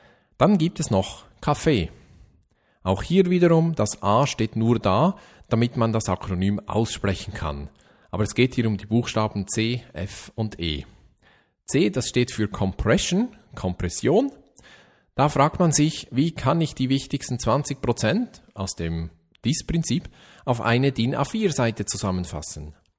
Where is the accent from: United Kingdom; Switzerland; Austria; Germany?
Switzerland; Als Schweizer weiß ich das auch sofort.